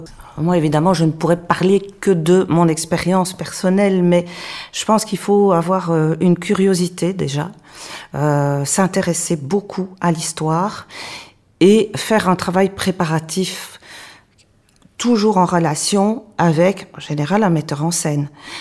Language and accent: French; Belgium; il n'existait pas en Belgique, parce que je suis belge